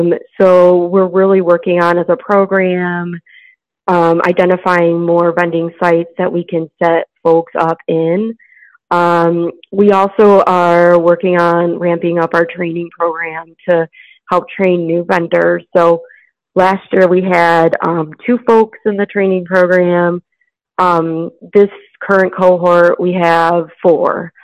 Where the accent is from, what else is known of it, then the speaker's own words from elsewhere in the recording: Michigan, United States; that was my situation growing up in Michigan, and then going to a training center and, like, being around a bus system for the first time